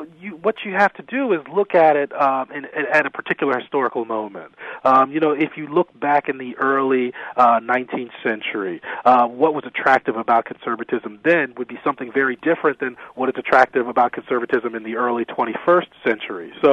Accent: Maryland, United States; Michael Steele, who was lieutenant governor of my home state of Maryland

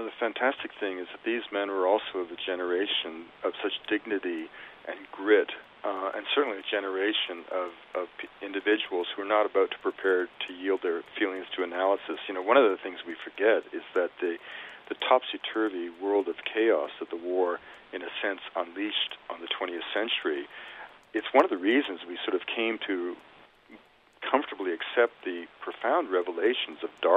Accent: Vancouver, British Columbia, Canada; born there; five doors from the house I was born in Vancouver.

